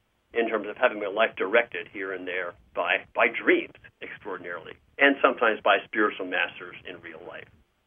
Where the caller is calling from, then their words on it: Flourtown, Pennsylvania, United States; I'm calling in from Flourtown, Pennsylvania, just north of Philadelphia.